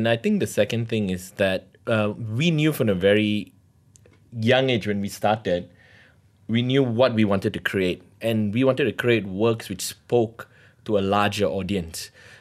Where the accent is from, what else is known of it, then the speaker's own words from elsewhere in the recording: Malaysia; where are you guys from? Oh, Malaysia.